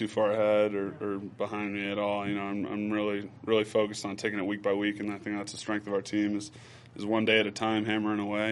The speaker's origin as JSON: {"language": "English", "region": "Florida", "country": "United States", "said": "Yeah. I mean, I'm from Florida, so there's pretty hot summers down there. When I go back now, though, in the summer, it's a little different story."}